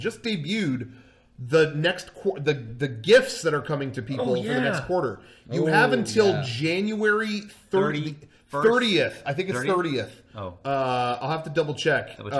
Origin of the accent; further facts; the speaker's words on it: United States; You know, I am American. I eat in the Olive Garden.